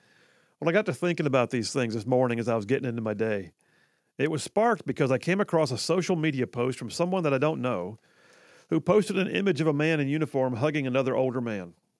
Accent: Alabama, United States; as I drove through my hometown in Alabama.

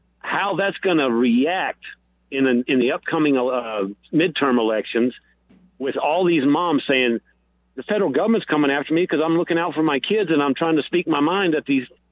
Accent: Texas, United States; moved away; I'm an old Texas guy, born and bred in Texas, but I moved here in 2000, so I'm almost a native born or a native here now, I guess, for after 21 years.

